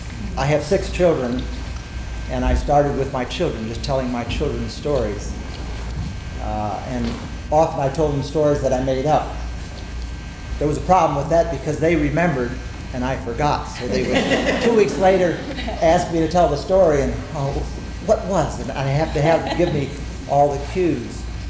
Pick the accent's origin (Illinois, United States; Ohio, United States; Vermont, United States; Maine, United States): Illinois, United States; Chicago; Growing up in Chicago and spending time in New York and Washington, somehow I never was exposed to that.